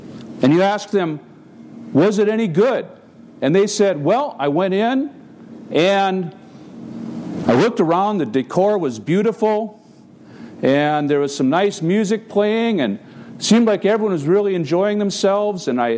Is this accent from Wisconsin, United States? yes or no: yes; Madison, Wisconsin, United States; I'm from Madison, Wisconsin.